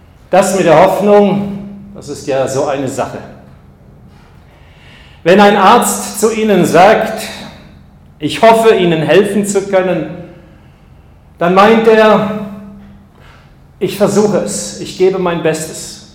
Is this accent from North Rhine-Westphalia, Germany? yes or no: no; Tübingen, Baden-Württemberg, Germany; in meiner Heimatstadt Tübingen.